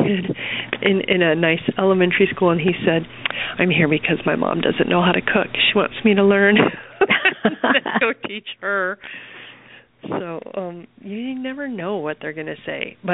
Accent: Iowa, United States; I grew up on real food. I grew up in Iowa, and my mother cooked

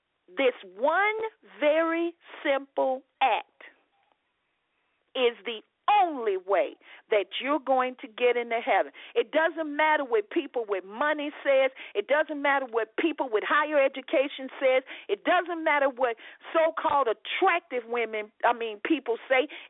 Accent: Texas, United States; accent: Texas; Me and my Texas accent just sometimes just don't get along.

